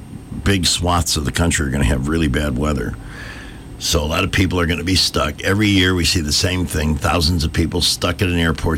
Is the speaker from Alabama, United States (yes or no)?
yes; Montgomery, Alabama, United States; I'm so glad to be staying right here in my hometown of Montgomery, Alabama, this weekend